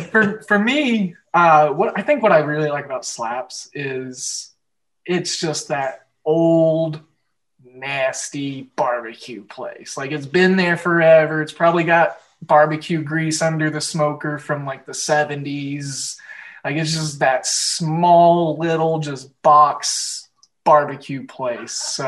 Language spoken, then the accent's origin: English; Oklahoma, United States; I grew up in Oklahoma. About third, fourth grade, I did a book report on the Seattle Seahawks.